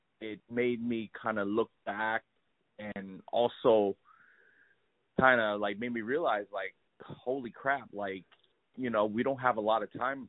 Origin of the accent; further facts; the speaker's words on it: United States; like kind of growing up in the United States, you know, while my parents, you know, like immigrated here and had to struggle for so many years, and I never even get to see any of that. Like, all I really know about is American life.